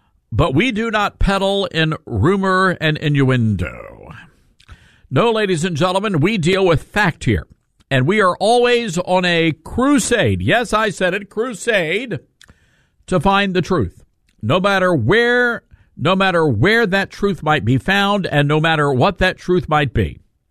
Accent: Southern United States, United States; I just want to say this as a Southerner.

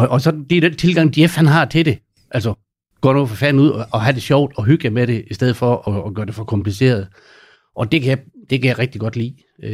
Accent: Gundersted, North Denmark Region, Denmark; så er jeg fra Gundersted. Gundersted, det er en lille flæk, som ingen ved, hvor er.

